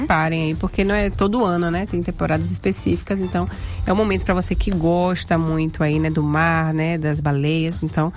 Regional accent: Cachoeira, Brazil; Porque todo mundo sabe que eu sou de Cachoeira.

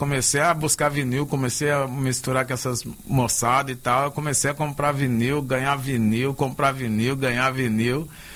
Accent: Minas Gerais, Brazil; born there; que eu sou nascido em Minas Gerais.

